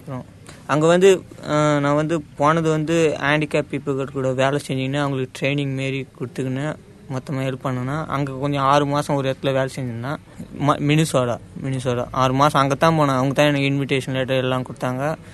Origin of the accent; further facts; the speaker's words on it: Koozhapalayam, Tamil Nadu, India; born there; நான் வந்து கூழாப்பாளையத்திலிருந்து கூழாப்பாளையத்தில் பிறந்தேன்.